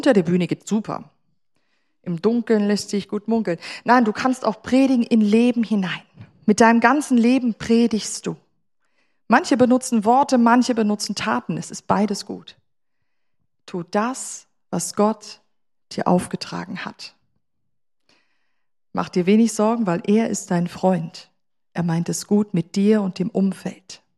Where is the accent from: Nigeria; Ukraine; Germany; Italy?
Germany; Ich bin in einer ganz kleinen Gemeinde, Gründergemeinde, aufgewachsen in Deutschland.